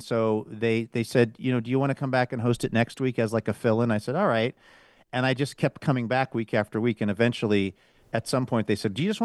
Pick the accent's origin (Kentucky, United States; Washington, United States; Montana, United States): Washington, United States; Seattle; I hail from Seattle, Washington, where I went to the University of Washington, the natural rivals of the Ducks.